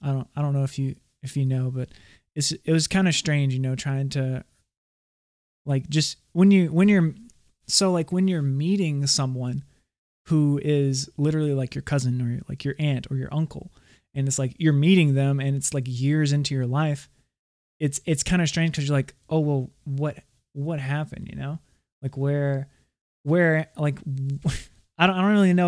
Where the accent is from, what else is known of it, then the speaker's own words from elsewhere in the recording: Louisiana, United States; Well, we lived right outside of Mamou. It was like within 20 minutes drive, little rural area right out there. Turkey Creek, Lake Cove area. It's very, very small, very simp